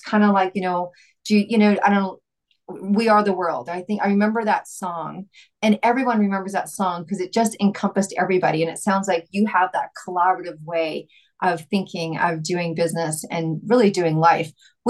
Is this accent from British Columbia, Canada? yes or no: yes; Vancouver, British Columbia, Canada; I bungee jumped backwards up off a crane in Montreal and screamed, hey, I'm from Vancouver.